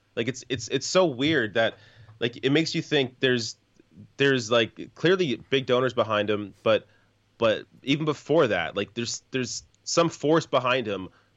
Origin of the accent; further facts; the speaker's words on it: Canada; I'm Canadian.